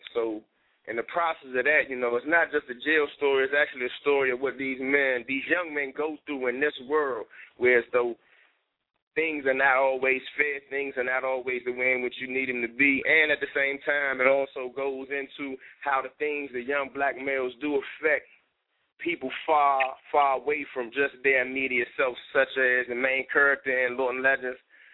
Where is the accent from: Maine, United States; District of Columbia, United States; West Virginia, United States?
District of Columbia, United States; Washington; I'm from Washington, D.C., you know what I mean?